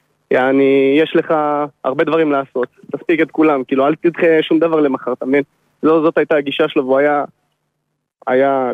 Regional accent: Beit El, Judea and Samaria, Israel; גדלנו ביחד בבית אל, הוא שכונה מעליי. למדנו ביחד גם בבית אל בבית ספר היסודי.

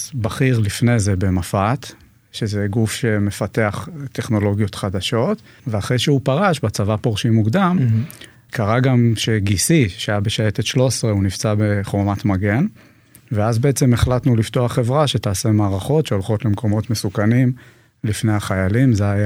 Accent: Herzliya, Tel Aviv District, Israel; also born or lived in Re'ut; בן 46, נשוי לעדי ואבא של אריאל ורומי, גדלתי בהרצליה, רוב הילדות, אחר כך עברתי לרעות

